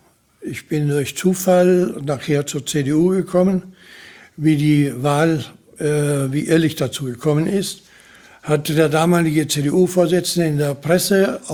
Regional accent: Hesse, Germany; also born or lived in Sudetenland; now in Neuwied, Germany; ich war 6 Jahre, als wir vertrieben worden sind aus dem Sudetenland, sind dann nach Hessen gekommen, haben dort bis 1951 gelebt.

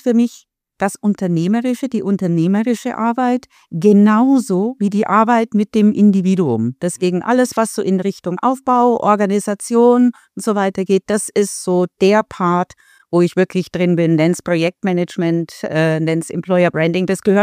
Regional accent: Munich, Bavaria, Germany; born there; ich bin geborene Münchnerin und bin gern in München und bin also in ganz Deutschland, eigentlich Europa unterwegs.

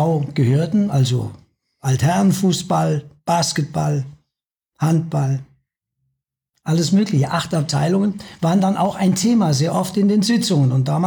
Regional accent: Hesse, Germany; born there; now in Munich, Germany; Ich bin gebürtiger Hesse am Fuße des Westerwalds.

